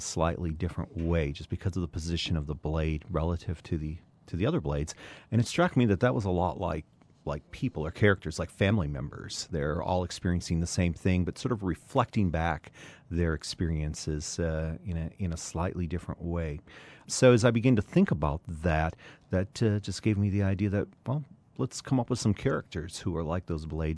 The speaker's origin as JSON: {"language": "English", "region": "Wisconsin", "country": "United States", "tie": "born or raised there", "said": "I grew up in West Central Wisconsin on a farm, dairy farm"}